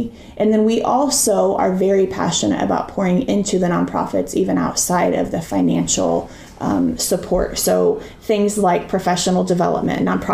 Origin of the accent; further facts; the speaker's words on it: Delphi, Indiana, United States; He grew up in Thorntown. I grew up in Delphi. So about